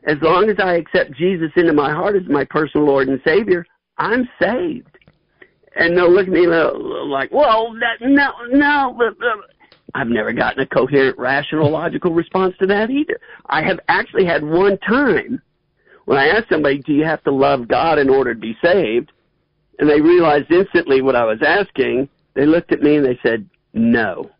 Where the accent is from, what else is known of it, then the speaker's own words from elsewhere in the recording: Alabama, United States; I tell people, I'm from Alabama, people.